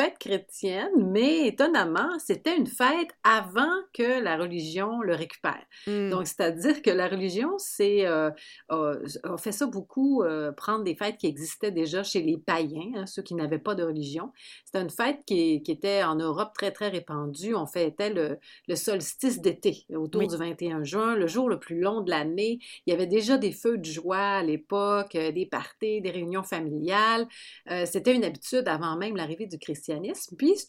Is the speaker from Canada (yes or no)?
yes; Canada; On souligne qu'on est Canadien-Français.